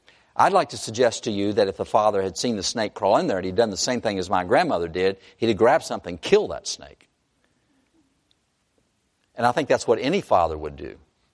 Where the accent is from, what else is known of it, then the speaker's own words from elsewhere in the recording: North Carolina, United States; I grew up in North Carolina, and copperheads are not to be played